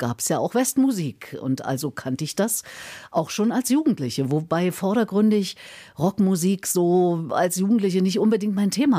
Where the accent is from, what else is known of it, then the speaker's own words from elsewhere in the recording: East Germany, Germany; ich komme ja nur aus dem Osten und aus dem Sozialismus.